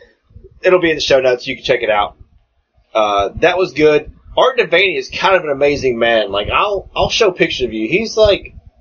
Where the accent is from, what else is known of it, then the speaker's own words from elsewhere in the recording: the South, United States; And growing up in the South, biscuits and white gravy.